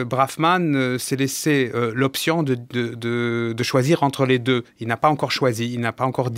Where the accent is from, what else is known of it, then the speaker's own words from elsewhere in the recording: France; en tant que Français, je suis choqué de voir cette manifestation